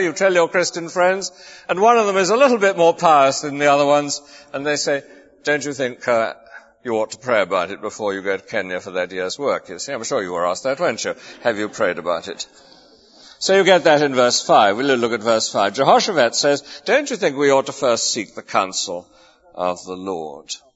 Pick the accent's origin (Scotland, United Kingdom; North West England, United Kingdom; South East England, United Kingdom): South East England, United Kingdom; Lewes; When I was a boy growing up in Lewes in Sussex, I belonged to a God-fearing family.